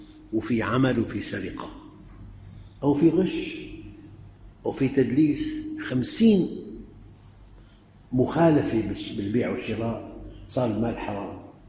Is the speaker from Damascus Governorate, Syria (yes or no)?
yes; Damascus, Damascus Governorate, Syria; مات الدفن بحي بمكان باب صغير عندنا بالشام